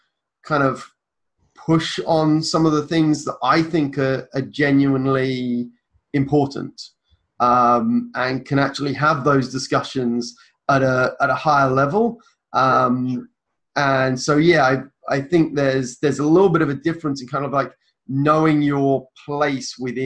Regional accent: United Kingdom; particularly being British, we don't tend to show much emotion

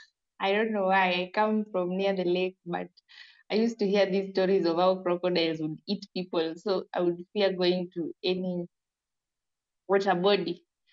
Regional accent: Kenya; from Kenya.

